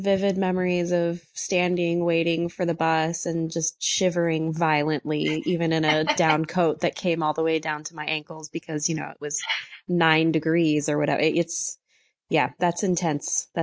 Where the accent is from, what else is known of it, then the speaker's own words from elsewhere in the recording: Florida, United States; also born or lived in Boston, Massachusetts; now in Nashville, United States; We're each originally from the South. I'm from Florida, and Walsh is from North Carolina.